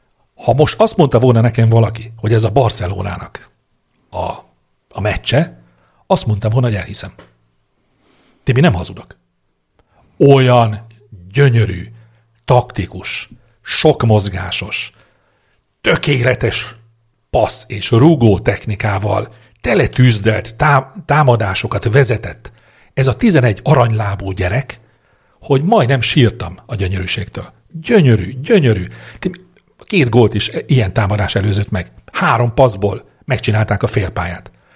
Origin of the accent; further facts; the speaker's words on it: Hungary; Ezen a mérkőzésen a magyar válogatott, melynek összeállítását tudnunk kéne, mert magyarok vagyunk, de nem tudjuk.